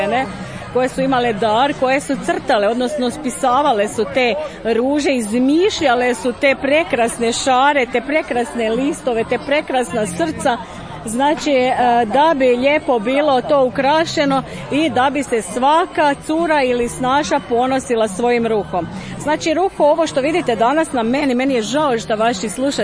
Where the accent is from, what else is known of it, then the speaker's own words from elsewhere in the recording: Kratečko, Sisak-Moslavina County, Croatia; Mi dolazimo iz Donje Posavine, selo Kratečko, blizu Čigoća.